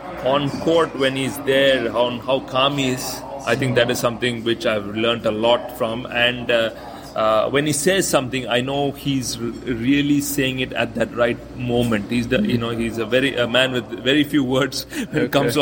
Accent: Bangalore, Karnataka, India; I mean, I come from Bangalore, which is altitude.

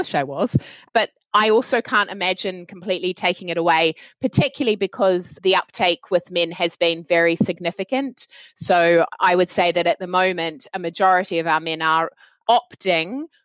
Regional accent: New Zealand; accent: New Zealand; Well, see, you'll get my New Zealand accent coming through.

